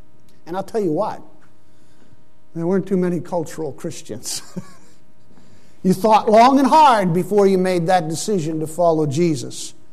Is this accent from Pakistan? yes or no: yes; Pakistan; I grew up in Pakistan.